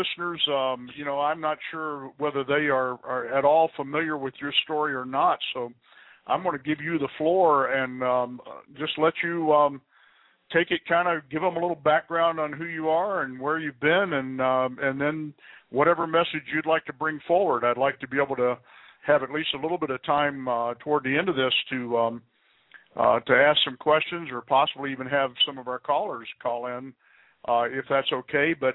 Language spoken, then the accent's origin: English; Tennessee, United States; I grew up in Tennessee and went to school in Knoxville